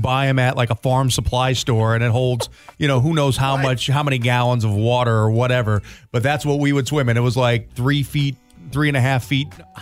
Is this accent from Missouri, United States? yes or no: yes; St. Louis, Missouri, United States; So I grew up in Missouri and St. Louis. You know, we weren't rich.